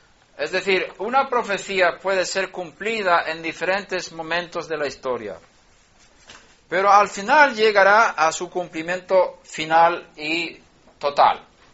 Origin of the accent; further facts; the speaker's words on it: Sweden; born there; Spanish is a second language; Nosotros nacimos en Suecia, y Noruega está al lado.